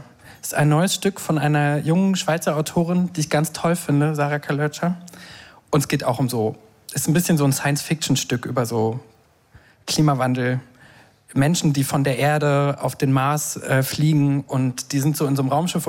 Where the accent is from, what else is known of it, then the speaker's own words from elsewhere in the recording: Berlin, Germany; ich bin auch, wohne in Berlin und bin aus Berlin.